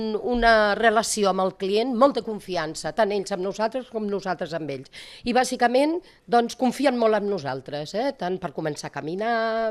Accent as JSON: {"language": "Catalan", "town": "Sabadell", "region": "Catalonia", "country": "Spain", "said": "Veníem de Sabadell, perquè jo sóc de Sabadell"}